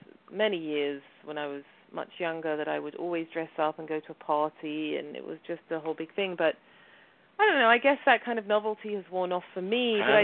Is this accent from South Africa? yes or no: no; London, United Kingdom; growing up in London, we didn't really celebrate Halloween over there